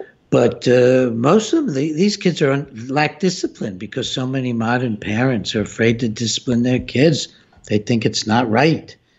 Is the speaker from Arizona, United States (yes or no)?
no; Ithaca, New York, United States; We have kids here at Cornell, which is in my hometown of Ithaca